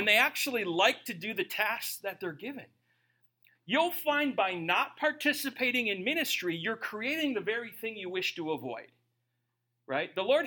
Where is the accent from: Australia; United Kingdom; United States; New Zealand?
United States; But I don't like that. I'm an American. I don't believe in uncomfort.